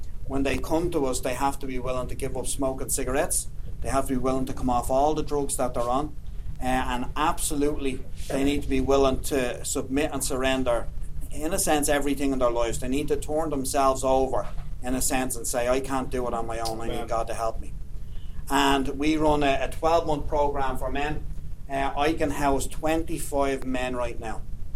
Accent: Jobstown, Leinster, Ireland; But I'm from Jobstown. And I grew up Catholic. Everyone in my country is Catholic, just about.

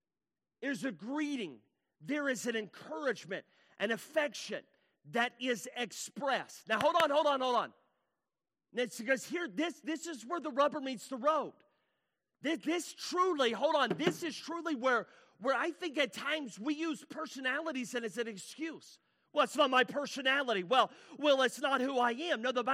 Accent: the South, United States; I grew up in the South. We're huggers.

